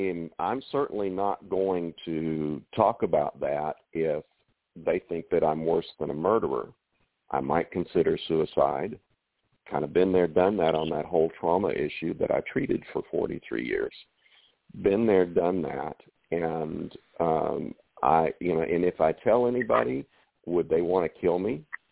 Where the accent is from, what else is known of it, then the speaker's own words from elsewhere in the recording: the Ozarks, United States; And, you know, I grew up gay in the Ozarks, in the 1960s. I was 14 years old when Stonewall happened.